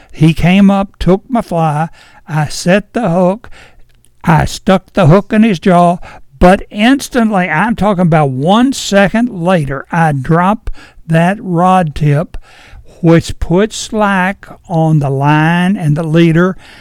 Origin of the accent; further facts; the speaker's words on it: Edinburg, Virginia, United States; I grew up in Edinburgh in the 50s, just 1 mile from the North Fork of the Shenandoah River.